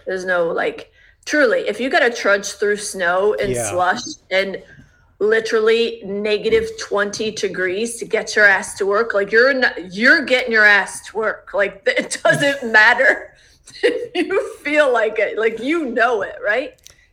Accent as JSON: {"language": "English", "region": "Michigan", "country": "United States", "tie": "born or raised there", "said": "Again, I will say the only reason I mentioned Detroit is because if I said Northville or if I said Macomb Township, people would be like"}